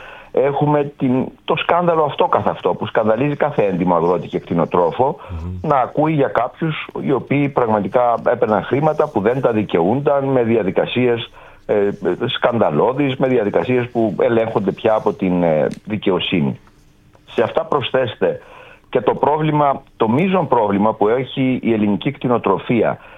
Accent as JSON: {"language": "Greek", "town": "Larissa", "region": "Thessaly", "country": "Greece", "said": "στην πατρίδα μου, στη Λάρισα"}